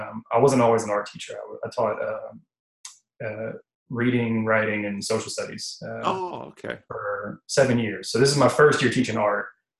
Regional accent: Louisiana, United States; So I'm from South Louisiana. My dad took me hunting since I could walk.

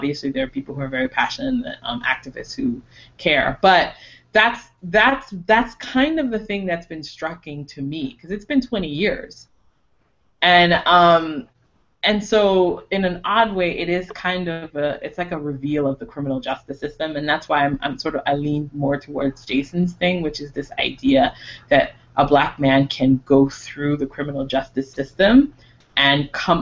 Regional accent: Jamaica; now in United States; I didn't grow up with him in my sort of superhero status thing. I came from Jamaica.

